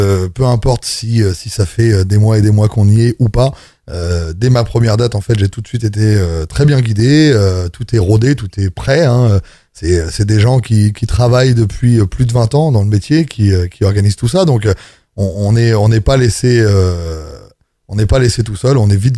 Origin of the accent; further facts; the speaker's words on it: Normandy, France; je suis normand, j'habite à une heure d'ici, j'habite près de Rouen, je suis papa de 4 enfants